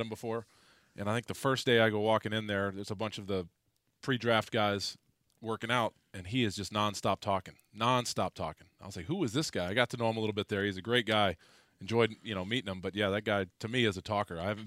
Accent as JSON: {"language": "English", "town": "Atlanta", "region": "Georgia", "country": "United States", "tie": "born or raised there", "said": "I grew up down there and I grew up in Atlanta, so I'm an SEC fan."}